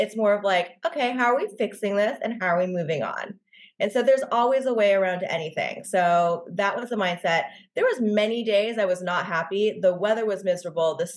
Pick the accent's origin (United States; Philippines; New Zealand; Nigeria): United States; Los Angeles, California; now in New York, United States; Like I came from Los Angeles. My life was very like content there.